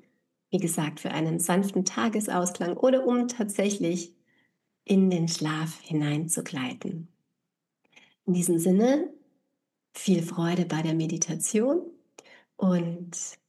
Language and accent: German; Tyrol, Austria; in meiner Heimat Tirol